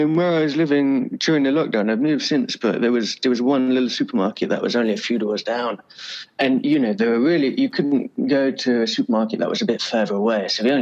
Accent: Brighton, South East England, United Kingdom; Well, I grew up in Brighton, which is in South England, which is on the coast as well.

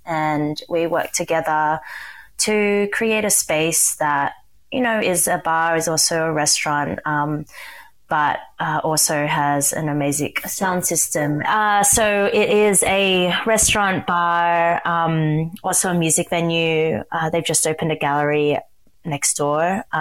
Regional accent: Sydney, New South Wales, Australia; I was born and raised in Sydney. I am a first generation Chinese to Malaysian born parents.

